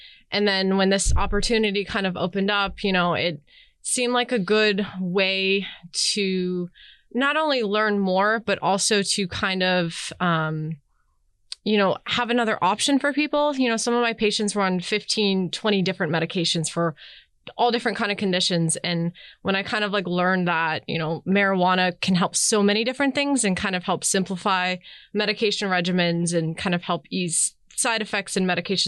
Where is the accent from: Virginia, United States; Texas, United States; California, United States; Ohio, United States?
Ohio, United States; Cleveland; now in Pittsburgh, United States; So I grew up in Cleveland. So just a drive down the turnpike. Yep. I moved to Pittsburgh when I went to University of Pittsburgh for pharmacy school, and it's pretty much been my new home ever since.